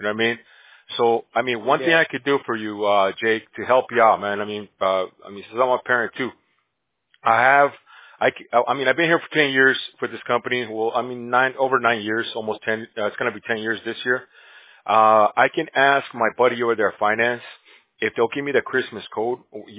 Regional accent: Bolivia; first language Spanish; English is a second language; now in United States; So I'm from Bolivia, man, so I speak Spanish too, but I got an accent, though.

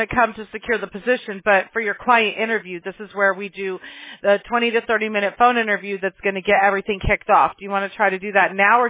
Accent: Mobile, Alabama, United States; born there; So I was born in Mobile, Alabama.

